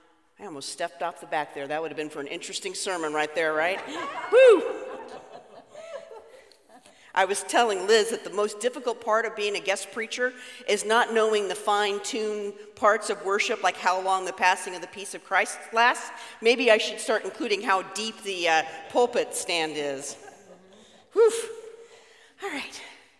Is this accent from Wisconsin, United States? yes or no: no; California, United States; Growing up in Southern California, we camped a lot.